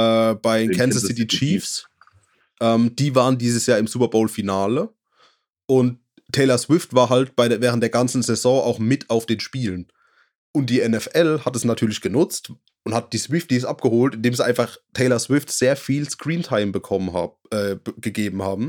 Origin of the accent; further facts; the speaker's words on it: Rhineland-Palatinate, Germany; ich sag Fasching, ich bin aus der Pfalz, ich darf das.